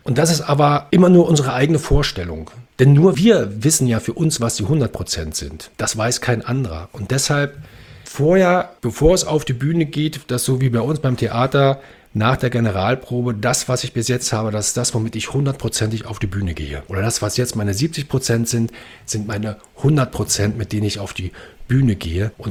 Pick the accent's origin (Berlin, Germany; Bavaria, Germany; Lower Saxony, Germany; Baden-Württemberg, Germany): Berlin, Germany; now in Brandenburg, Germany; Ich bin in Brandenburg geboren, Berlin aufgewachsen, jetzt lebe ich wieder in Brandenburg.